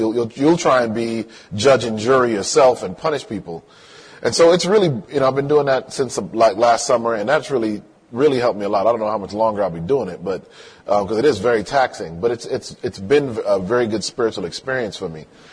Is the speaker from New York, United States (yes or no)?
no; Hartford, Connecticut, United States; also born or lived in Miami; I grew up in Connecticut, in Hartford, with actually one of my good friends from childhood is here, Yoka, and actually, I forgot how cold it gets living in California and Miami